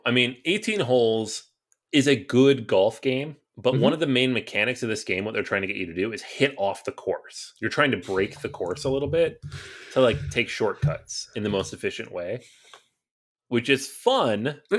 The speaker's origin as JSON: {"language": "English", "town": "Seattle", "region": "Washington", "country": "United States", "tie": "born or raised there", "said": "I grew up in Seattle. I'm still a Mariners fan, which shows you how big of a baseball fan I am."}